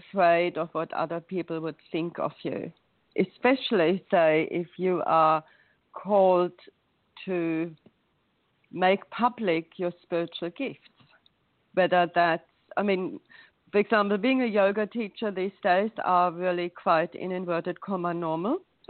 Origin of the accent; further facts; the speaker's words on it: Germany; born there; English is a second language; Look, so I was born in Germany, and I had your typical middle-class upbringing